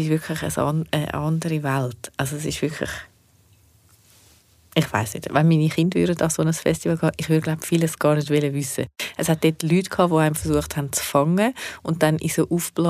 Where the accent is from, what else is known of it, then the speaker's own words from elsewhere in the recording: Switzerland; wir sind Schweizer gewesen